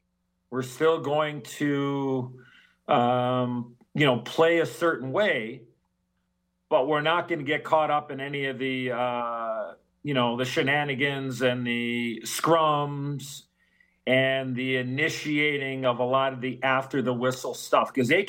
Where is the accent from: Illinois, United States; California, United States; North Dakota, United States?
Illinois, United States; Chicago; we were playing that night against Chicago, oddly enough, my hometown team.